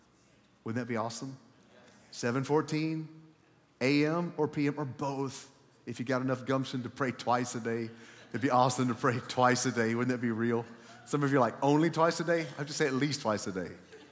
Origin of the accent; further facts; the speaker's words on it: Texas, United States; I'm a hugger. I was raised in Texas. I hug everybody.